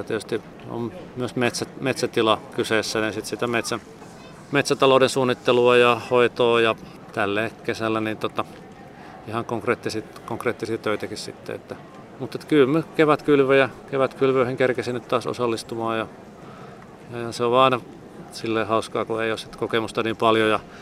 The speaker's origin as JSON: {"language": "Finnish", "region": "North Savo", "country": "Finland", "tie": "born or raised there", "said": "me sisarusten kanssa tehtiin sukupolvenvaihdos meidän kotitilalle, ja sitten siitä oli juttua tuolla meillä päin Pohjois-Savossa"}